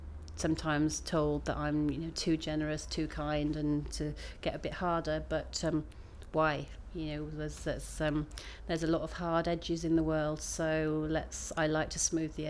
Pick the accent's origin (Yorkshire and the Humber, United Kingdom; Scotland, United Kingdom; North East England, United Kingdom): Yorkshire and the Humber, United Kingdom; Leeds; I grew up in Leeds. And as I say, first came down to London in 93 and then came back down my second time in 97, and now finally back in Leeds.